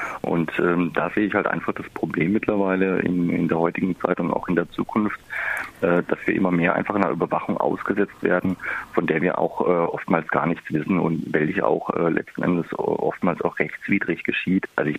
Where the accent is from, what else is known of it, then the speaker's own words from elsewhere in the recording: Bühl, Baden-Württemberg, Germany; Gut, ich komme aus Bühl, aber nicht aus Tübingen.